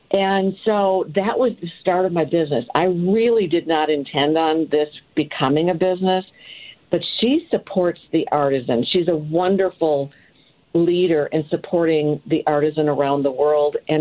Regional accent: Racine, Wisconsin, United States; moved away as an adult; But I've lived here for, 40 years or so. I come from Racine, Wisconsin.

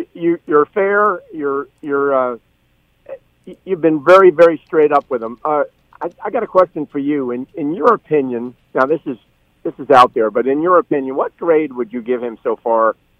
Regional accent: New Jersey, United States; I was going to say, I'm originally from New Jersey, and New Jersey has this thing.

